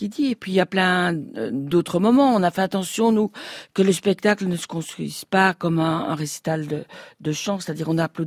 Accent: Belgium; Ah, je suis belge, moi

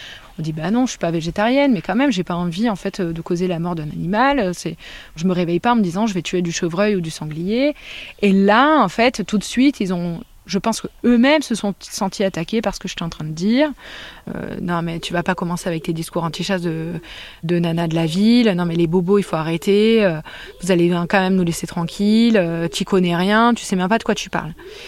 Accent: Marseille, Provence-Alpes-Côte d'Azur, France; also born or lived in Paris; Moi, je dis que je suis marseillaise, je parle pas forcément de mon passage à Paris, j'ai vécu 5 ans à Paris

